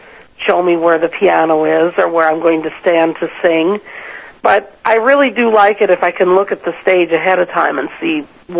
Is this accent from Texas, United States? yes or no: no; Iowa, United States; now in Huntsville, United States; Oh, no, I grew up in Iowa, actually.